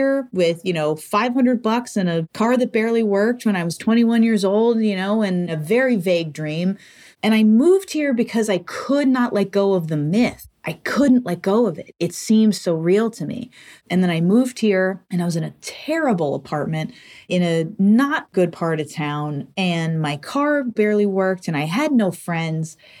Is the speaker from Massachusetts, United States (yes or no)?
yes; Massachusetts, United States; I have a very complicated relationship with Los Angeles in that, you know, I grew up in Massachusetts.